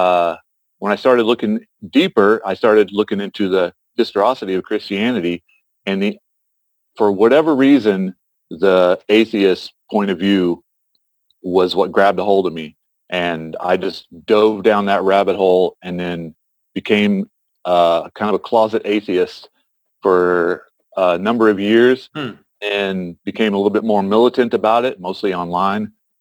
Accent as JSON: {"language": "English", "region": "Midwest", "country": "United States", "tie": "born or raised there", "said": "because I grew up in the Midwest, so very conservative."}